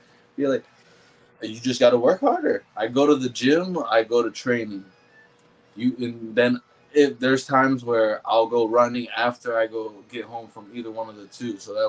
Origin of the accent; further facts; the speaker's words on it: Florida, United States; I'm from Florida. I'm from Deep Side. So if y'all from Florida, you know where that.